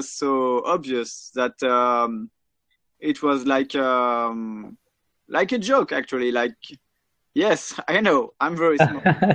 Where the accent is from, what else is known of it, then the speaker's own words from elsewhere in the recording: Saint-Nazaire, Pays de la Loire, France; English is a second language; also born or lived in Paris; Saint-Nazaire is my hometown, and well, me and my wife, we wanted to leave Paris, and so we go. We are both from this area of France, from Brittany.